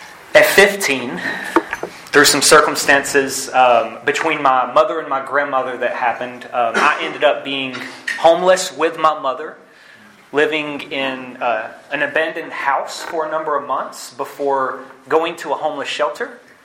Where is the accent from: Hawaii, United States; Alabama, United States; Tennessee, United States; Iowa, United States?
Tennessee, United States; Chattanooga; I can't tell you I was raised in Hickson. I can't tell you I was raised in St. Elmo. I can tell you I was raised in Chattanooga.